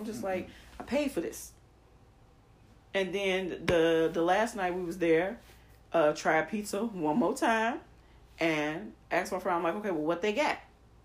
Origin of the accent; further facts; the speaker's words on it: Chicago, Illinois, United States; Because even though I'm from Chicago, I can't tell you. I ain't been to Giordano's in like 7 or 8 years.